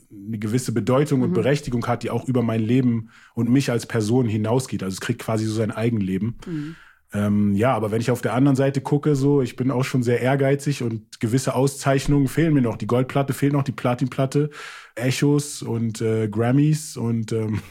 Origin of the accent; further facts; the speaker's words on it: Germany; first language English; German is a second language; wenn man aus Deutschland kommt